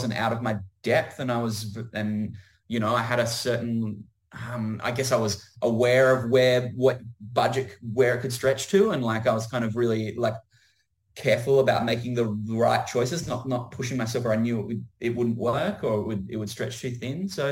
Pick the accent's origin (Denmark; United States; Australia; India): Australia; Adelaide, South Australia; I'm a guy from Adelaide, so that's what the film's going to be, you know? And I think we're proud of where we're from.